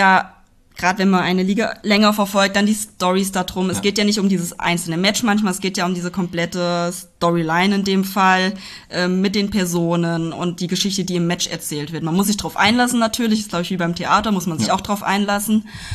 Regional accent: Hünfeld, Hesse, Germany; Genau, ich bin in der Nähe von Hünfeld aufgewachsen, also gehört zur Stadt Hünfeld dazu, lebt da auch noch, also komme von hier.

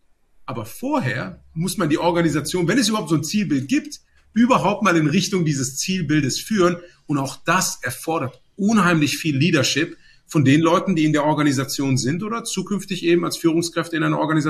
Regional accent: Aachen, North Rhine-Westphalia, Germany; now in Cologne, Germany; Ich bin jetzt ursprünglich in Aachen aufgewachsen.

